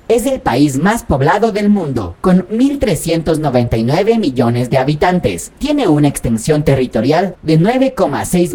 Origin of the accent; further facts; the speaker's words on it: Ecuador; Yo soy made in Ecuador.